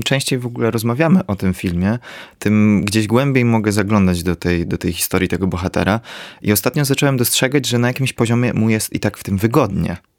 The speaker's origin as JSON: {"language": "Polish", "town": "Lublin", "region": "Lublin Voivodeship", "country": "Poland", "tie": "born or raised there", "said": "wychowywałem się w konserwatywnej rodzinie w Lublinie"}